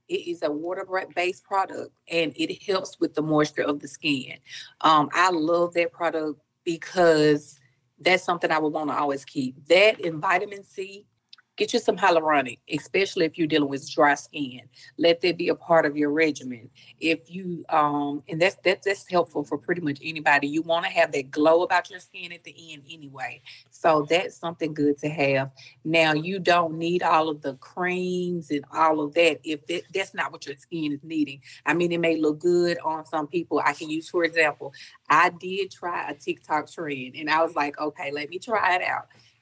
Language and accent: English; Grenada, Mississippi, United States; I am from Grenada, Mississippi.